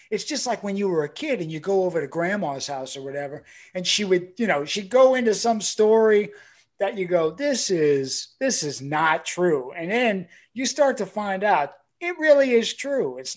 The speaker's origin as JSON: {"language": "English", "town": "New Orleans", "region": "Louisiana", "country": "United States", "tie": "born or raised there", "said": "I said, \"I'm from New Orleans. Like I'm born and raised.\""}